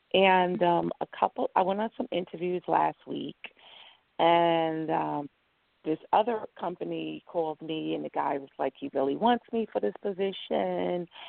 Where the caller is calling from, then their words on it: New York, United States; I'm calling from New York.